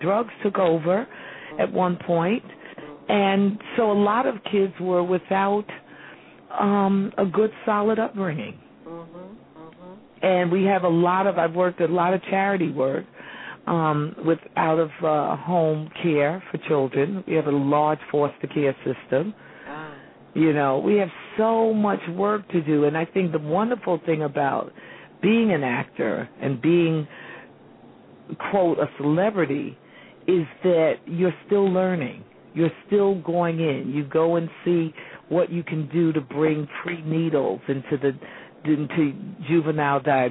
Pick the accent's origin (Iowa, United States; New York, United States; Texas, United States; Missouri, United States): New York, United States; Harlem; the wonderful thing about growing up in Harlem is that there was a large community of people who wanted to protect their children.